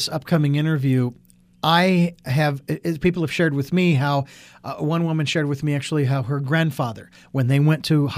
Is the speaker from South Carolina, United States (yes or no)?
no; Phoenix, Arizona, United States; I was born and raised in Phoenix.